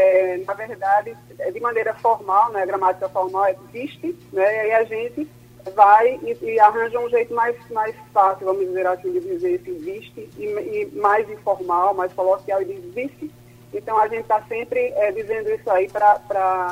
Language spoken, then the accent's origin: Portuguese; Arcoverde, Pernambuco, Brazil; eu sou interiorana, sou de Arco Verde, que é sertão do estado, e já dá para perceber uma diferença em relação à pronúncia de certas palavras.